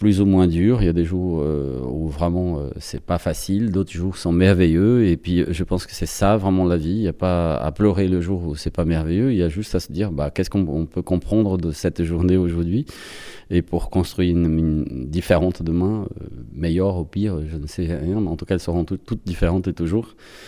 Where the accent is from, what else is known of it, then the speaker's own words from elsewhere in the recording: Brazil; French is a second language; now in France; À chaque fois que je dis quelque part, je suis brésilien